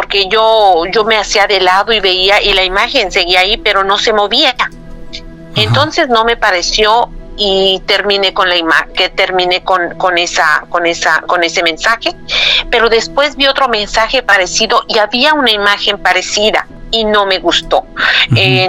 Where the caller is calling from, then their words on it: Canada; de Canadá.